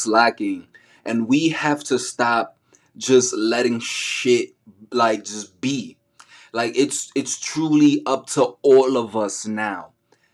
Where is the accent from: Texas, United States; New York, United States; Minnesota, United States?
New York, United States; New York City; Me growing up in the Bronx, in the hood, as a Dominican kid.